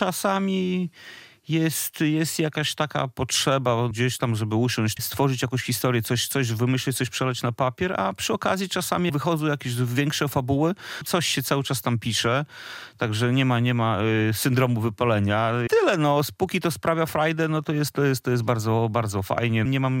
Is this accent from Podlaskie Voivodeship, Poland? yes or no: yes; Białystok, Podlaskie Voivodeship, Poland; A ja jako białostoczanin z krwi i kości stwierdziłem